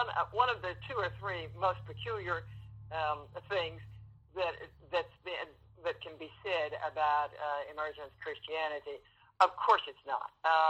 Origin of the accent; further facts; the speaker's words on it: Tennessee, United States; now in Memphis, United States; I grew up in East Tennessee, way up just where Tennessee kisses North Carolina and Virginia and Kentucky. About 7 miles from North Carolina and 18 from Virginia and about 40 from Kentucky.